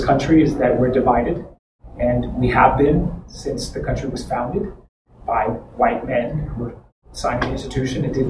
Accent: Texas, United States; We joke about being Southerners because she went to school in Georgia, I'm from Texas.

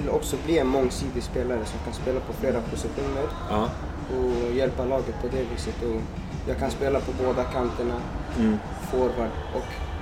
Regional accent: Mesta, Södermanland, Sweden; Jag är ju uppvuxen i Mesta heter den.

